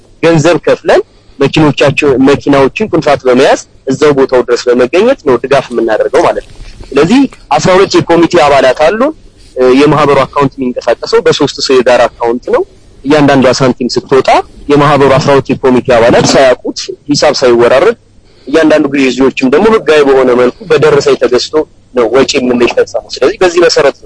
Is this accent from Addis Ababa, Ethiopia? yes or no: no; Amhara, Ethiopia; እኛ የአብዛኞቻችን የወሎ ልጆች ነን። ከተለያየ አካባቢ የወሎ ልጆች ነን።